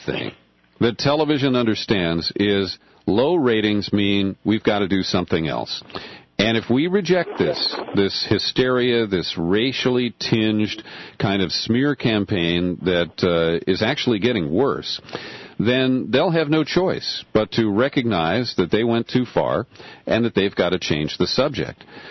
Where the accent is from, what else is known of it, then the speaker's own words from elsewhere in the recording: United States; And I don't want it because I'm an American too